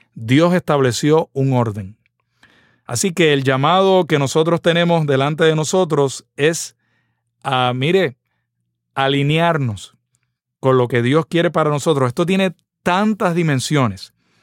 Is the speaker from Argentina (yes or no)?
no; Puerto Rico; Ese espectáculo, yo quiero volverlo a ver en mi tierra.